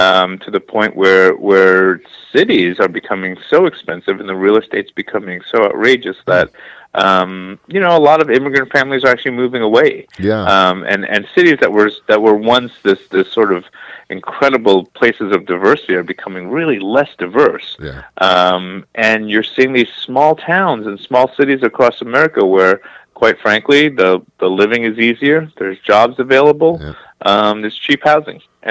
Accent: Brooklyn, New York, United States; also born or lived in South, United States; graffiti's represents my childhood growing up in Brooklyn, New York, in a very immigrant a neighborhood that was heavy with immigrants, and I grew up eating lots of different foods

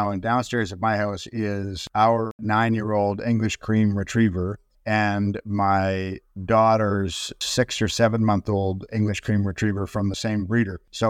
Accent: Toronto, Ontario, Canada; My mother was a Vancouverite, and he used to joke that she never forgave him for taking her away from her mountains, but I grew up in Toronto.

